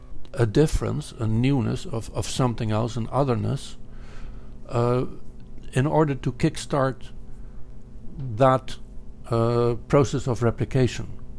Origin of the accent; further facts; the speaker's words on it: Netherlands; I grew up in the Netherlands